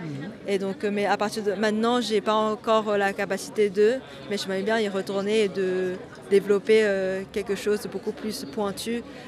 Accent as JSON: {"language": "French", "country": "China", "tie": "born or raised there", "said": "ma collection est basée sur mon enfance en Chine."}